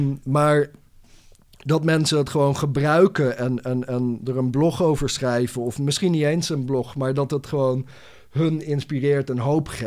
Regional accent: Friesland, Netherlands; Opgroeiend in Friesland op een enigszins christelijke school.

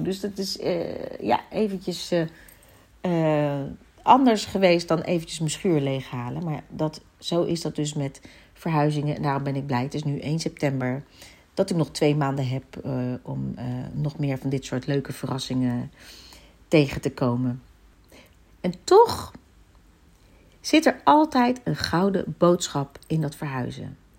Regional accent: Suriname; bij ons in Suriname zeggen we altijd, ja, ben je al heel snel al familie.

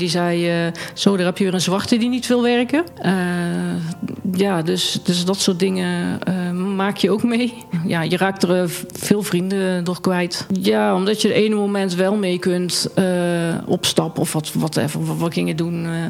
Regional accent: Eindhoven, North Brabant, Netherlands; ik kom uit Eindhoven. Ik ben 52 jaar

